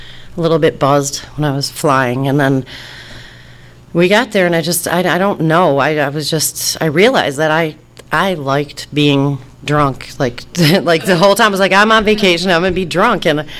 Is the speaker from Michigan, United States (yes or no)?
yes; Detroit, Michigan, United States; I'm from Detroit, and here, and like, I know this is like a small town up in Northern California.